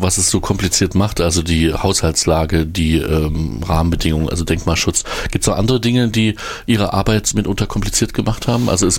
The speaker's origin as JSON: {"language": "German", "town": "Erfurt", "region": "Thuringia", "country": "Germany", "said": "ich als Erfurter war vielleicht, und ich lebe hier fast 42 Jahre, vielleicht einmal im Angermuseum."}